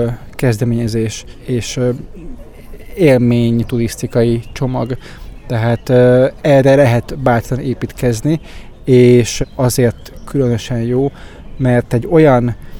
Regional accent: Győr, Győr-Moson-Sopron, Hungary; Én Győri vagyok, onnan származom, és nem ismertem ezt a vidéket

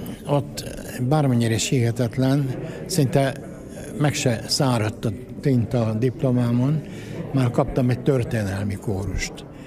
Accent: Budapest, Hungary; moved away; also born or lived in Debrecen; én, aki Pesten születtem, és Pesten nőttem föl, hogy így mondjam.

